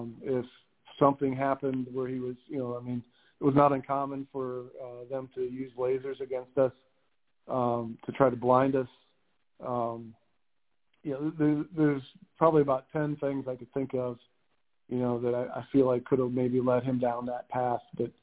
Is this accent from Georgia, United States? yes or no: no; Napoleon, Ohio, United States; He was from McClure, I was from Napoleon, and they're like literally 10 minutes apart.